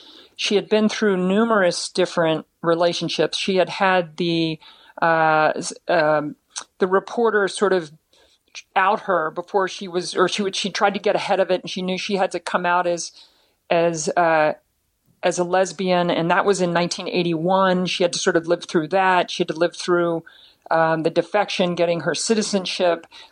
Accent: United States; You know, we come from the United States, a free country where people are able to, you know, have freedoms

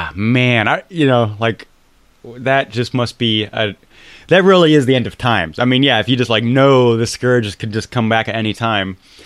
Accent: United States; As an American, it's like, within the area of, I mean, California is bigger than Germany.

